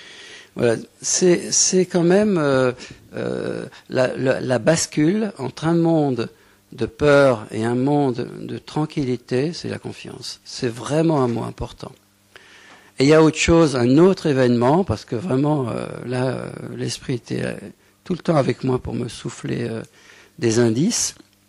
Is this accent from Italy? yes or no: no; Morocco; puisque moi je viens du Maroc, lui vient de Tunisie, hein, on peut dire qu'on est frères, presque géographiques.